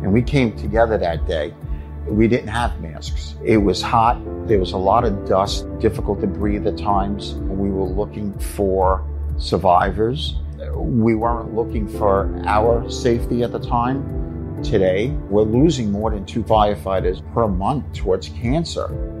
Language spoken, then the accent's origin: English; New York City, New York, United States; I'm a retired New York City firefighter. I'm a New Yorker in and out.